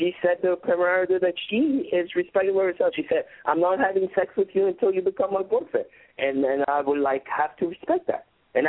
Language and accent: English; New York, United States; born there; But I was born here. I was born in New York. But my mom is Haitian. My father is American.